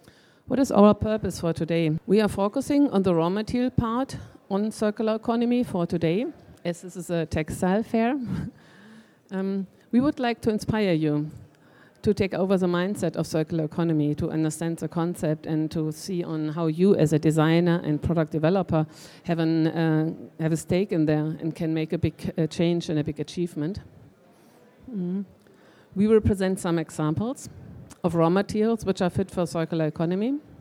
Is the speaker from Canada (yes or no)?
no; Germany; English is a second language; I'm from Germany